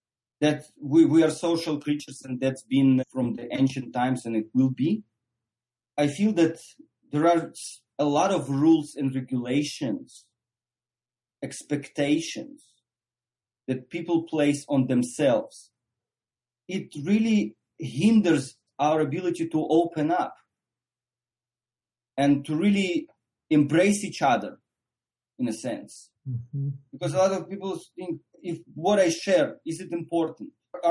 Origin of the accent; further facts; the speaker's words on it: Australia; I'm from Australia.